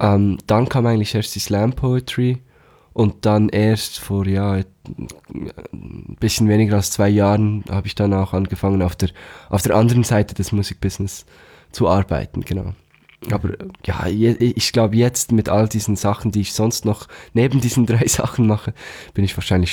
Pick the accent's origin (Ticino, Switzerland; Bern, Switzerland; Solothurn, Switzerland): Bern, Switzerland; accent: Swiss High German; ich bin Berner und wir haben nicht so schönes Hochdeutsch.